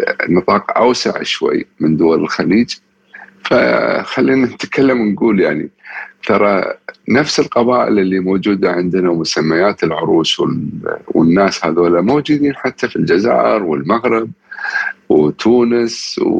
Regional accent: Qatar; ويخليني أرفع رأسي وأقول أنا قطري

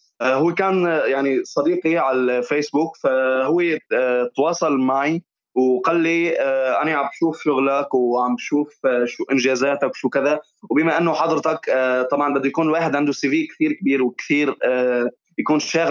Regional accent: Syria; نحكي عن صعوباتنا اللي عم تواجهنا نحن كشباب سوري

